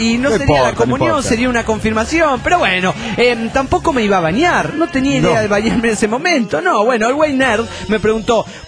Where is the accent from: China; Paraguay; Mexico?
Mexico; Hermosillo, Sonora; de Hermosillo, Sonora, México.